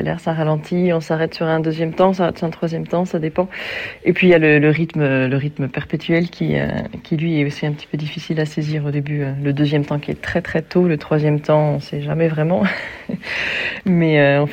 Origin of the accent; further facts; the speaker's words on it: France; en tant que Française